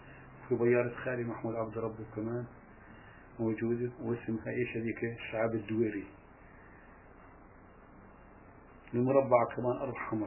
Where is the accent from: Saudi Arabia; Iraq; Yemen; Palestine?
Palestine; اللي عندنا في فلسطين ما في زي هون زي الاردن ما في